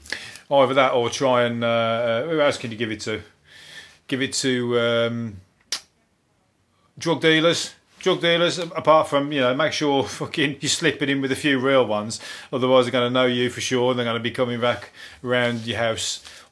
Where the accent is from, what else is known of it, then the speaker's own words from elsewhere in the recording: Midlands, United Kingdom; West Bromwich, believe me, I'm from the Midlands.